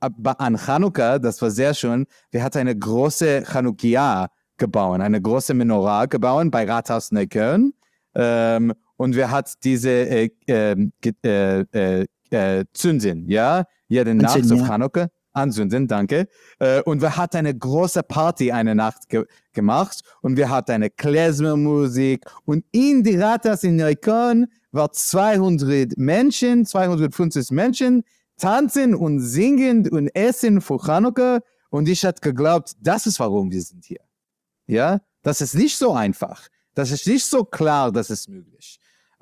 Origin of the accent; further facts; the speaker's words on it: New York, United States; German is a second language; now in Berlin, Germany; Okay, ich komme aus New York, ja.